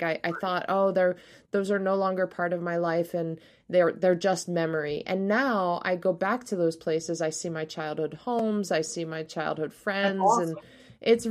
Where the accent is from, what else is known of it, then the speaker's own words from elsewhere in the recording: East Coast, United States; also born or lived in Florida / Massachusetts; I grew up all along the East Coast, so I was born on the Gulf of Mexico in Florida, and then lived throughout, you know, my childhood and young adult life all the way up to Massachusetts, places in the middle.